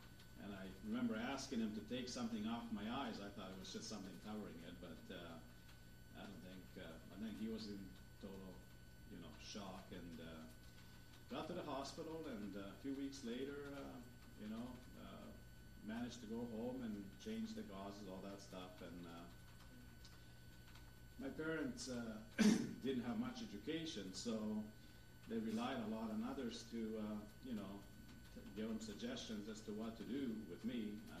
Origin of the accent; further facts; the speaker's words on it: Croatia; English is a second language; I grew up in Croatia. Basically in a small village, 7 kilometers you know, close to any civilized little town type of thing.